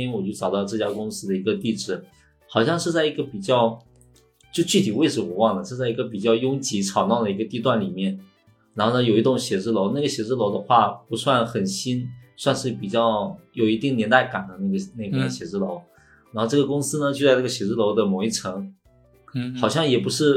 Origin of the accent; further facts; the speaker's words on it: Xiamen, Fujian, China; now in Shanghai, China; 可能就是觉得在上海也混不下去了，然后呢，可能就想回到我的家乡，对对，家乡那种感觉吧。然后呢，于是乎我就开始去投了一些在厦门的工作机会